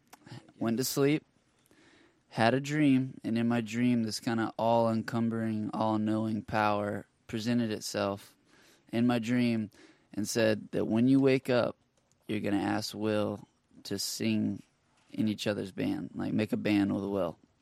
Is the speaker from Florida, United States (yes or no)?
no; Anderson, South Carolina, United States; because I grew up in Anderson, South Carolina, about 300 miles away